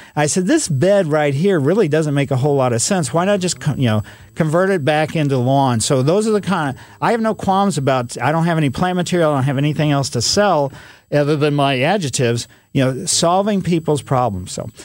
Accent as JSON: {"language": "English", "town": "Ellisville", "region": "Missouri", "country": "United States", "tie": "born or raised there", "said": "So I grew up with that."}